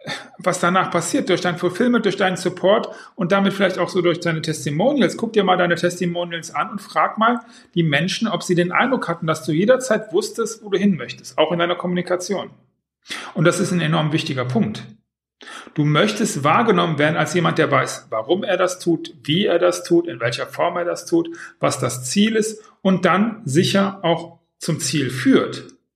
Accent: Düsseldorf, North Rhine-Westphalia, Germany; born or raised there

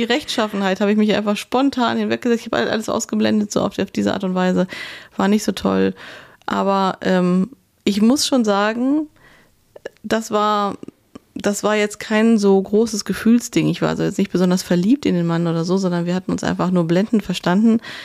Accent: North Rhine-Westphalia, Germany; Es war so eine ziemlich geile Jazzbar in meiner Heimat-Ruhrgebiet.

